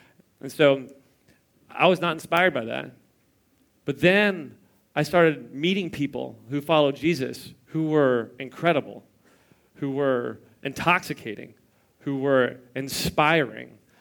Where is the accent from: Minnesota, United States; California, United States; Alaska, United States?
California, United States; Los Angeles; now in Beverly Hills, United States; I'm from Los Angeles. I live in Beverly Hills, right?